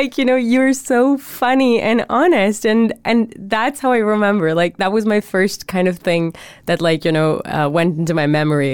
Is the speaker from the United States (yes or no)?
no; India; moved away as an adult; now in Canada; I was born and raised in India for 18 years.